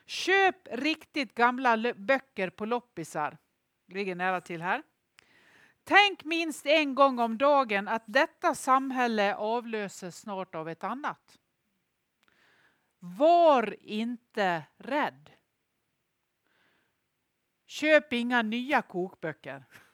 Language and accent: Swedish; Nås, Dalarna County, Sweden; Bysjön är min barndoms badsjö i Nås